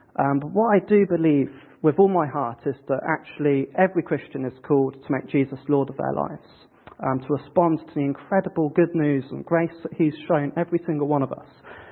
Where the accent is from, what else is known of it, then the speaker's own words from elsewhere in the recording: United Kingdom; And being British, I thought the best response to those feelings was to ignore them.